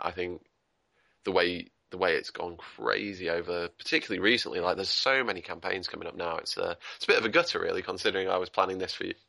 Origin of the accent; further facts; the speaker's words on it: England, United Kingdom; I'm from England. I live in England, and I spend pound coins.